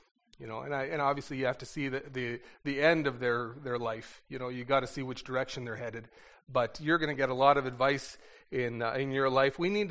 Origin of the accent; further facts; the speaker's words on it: Winkler, Manitoba, Canada; And I'm from Winkler. Winkler's landscape is about as exciting as this, as your floor.